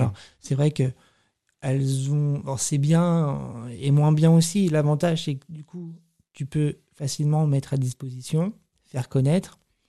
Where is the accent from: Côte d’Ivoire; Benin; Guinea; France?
France; je suis français, j'assume complètement d'être français, je suis un français qui chante en anglais, bah, j'ai un accent, bah, oui, en même temps, c'est normal, c'est pas ma langue maternelle.